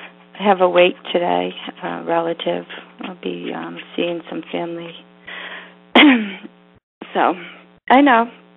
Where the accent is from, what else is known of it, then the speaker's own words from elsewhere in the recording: Rhode Island, United States; I mean, I grew up in Rhode Island, and I mean, I know so many people